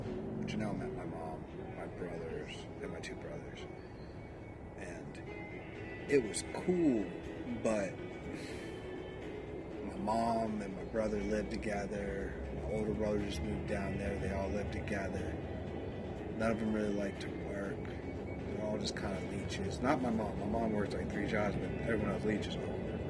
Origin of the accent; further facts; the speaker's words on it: Salisbury, North Carolina, United States; I just know that I'm from Salisbury, North Carolina, and I drove 7.5 hours to Salisbury, North Carolina.